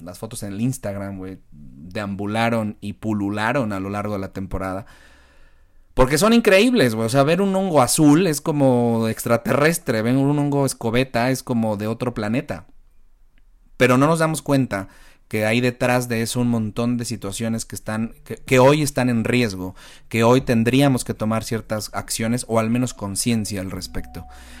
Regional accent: Mexico; Y creo que como mexicano es una responsabilidad enorme

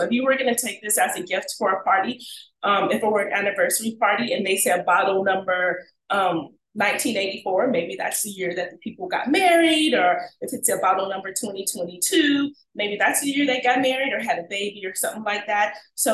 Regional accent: California, United States; I love California. Can you guys tell? Yeah, that's my hometown.

